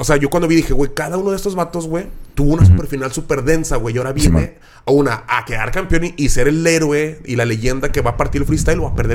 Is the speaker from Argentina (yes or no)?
no; Santa Catarina, Nuevo León, Mexico; yo te puedo decir que vengo de Santa Catarina, de ciertos barrios.